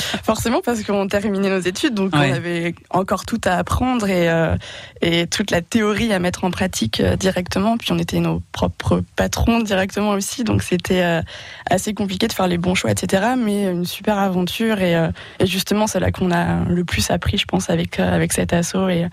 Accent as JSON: {"language": "French", "town": "Excideuil", "region": "Nouvelle-Aquitaine", "country": "France", "tie": "born or raised there", "said": "étant donné que ça se passe dans ma commune, là où j'ai grandi, à Excideuil, en Périgord vert."}